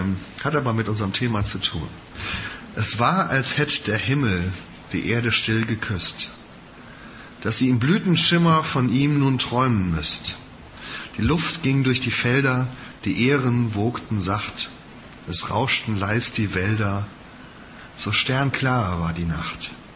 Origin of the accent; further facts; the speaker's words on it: Marburg, Hesse, Germany; ich komme aus Marburg